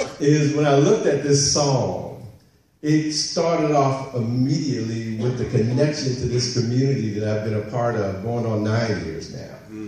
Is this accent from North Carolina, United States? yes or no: yes; North Carolina, United States; Most of you know I'm from North Carolina, rural area in North Carolina.